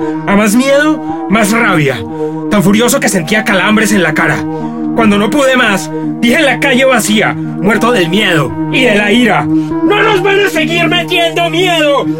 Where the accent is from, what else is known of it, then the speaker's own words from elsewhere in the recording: Bogotá, Bogotá D.C., Colombia; born there; Nací en Bogotá en 1964, pero me parece que nací antes